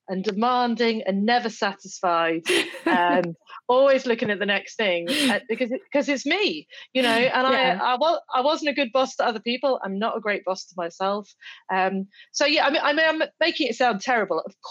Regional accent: United Kingdom; You know, I'm British. I wasn't well off when I grew up.

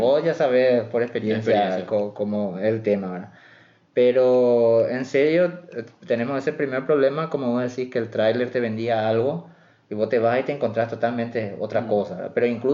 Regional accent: Paraguay; Nosotros como paraguayos es difícil escuchar al otro paraguayo en la cámara, sí.

